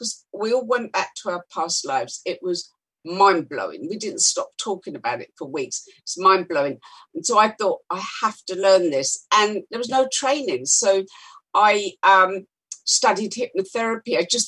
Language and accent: English; London, United Kingdom; I grew up in London. I grew up in Notting Hill